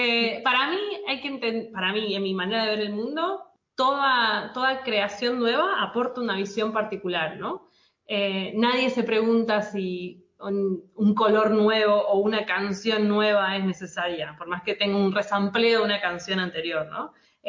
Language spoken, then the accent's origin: Spanish; Buenos Aires, Argentina; Yo soy una diseñadora de tipografías de Argentina. Nací y vivo en Buenos Aires.